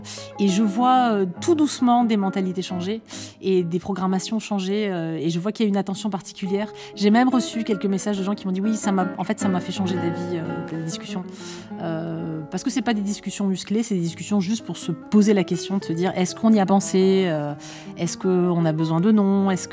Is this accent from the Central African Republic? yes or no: no; Marseille, Provence-Alpes-Côte d'Azur, France; mon enfance et mes études littéralement de guitare quand j'étais jeune élève à Marseille au conservatoire